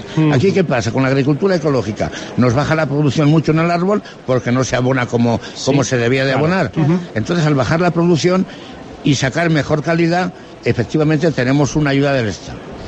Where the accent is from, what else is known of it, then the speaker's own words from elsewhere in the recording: Almendea, Spain; now in Priego, Spain; Vivo en Priego, pero soy de Almendea.